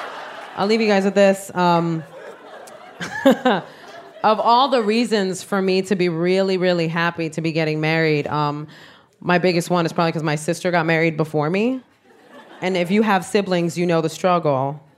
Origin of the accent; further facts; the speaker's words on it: Bronx, New York, United States; I am Puerto Rican from the South Bronx.